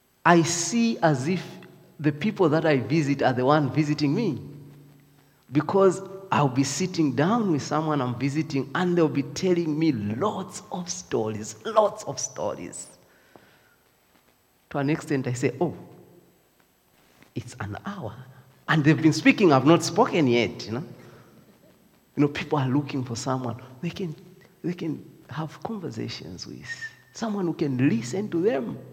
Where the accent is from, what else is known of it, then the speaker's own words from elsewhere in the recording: Zambia; English is a second language; now in Dundee, United Kingdom; I said, "No, I'm from Zambia."